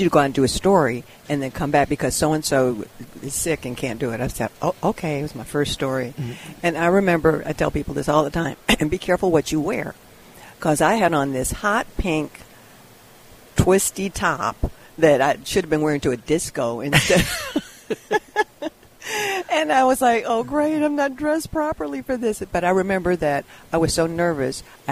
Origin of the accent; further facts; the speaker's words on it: Detroit, Michigan, United States; Uh-huh. Detroit, Michigan, near 8 Mile Road. You know, the movie 8 Mile, and I know that world well. It was a great place to live.